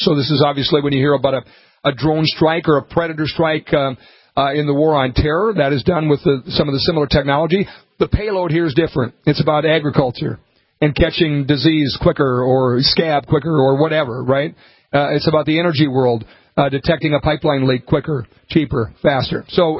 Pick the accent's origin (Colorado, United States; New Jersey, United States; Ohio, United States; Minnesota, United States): Minnesota, United States; Montevideo; It's my hometown. Adopted hometown. I can't throw Montevideo, Minnesota under the bus